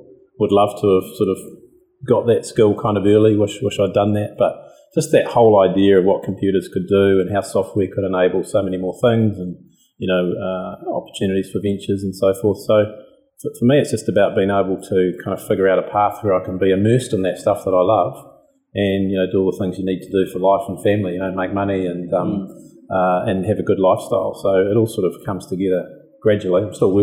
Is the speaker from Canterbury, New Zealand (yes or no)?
yes; Christchurch, Canterbury, New Zealand; Yeah, so I loved growing up in Christchurch. Cool place.